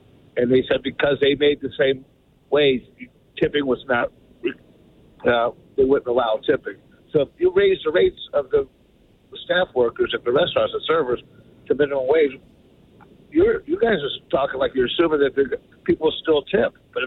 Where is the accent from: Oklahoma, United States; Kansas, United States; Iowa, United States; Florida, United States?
Florida, United States; Now, I am from Florida, and how that relates is when I worked at public supermarkets in high school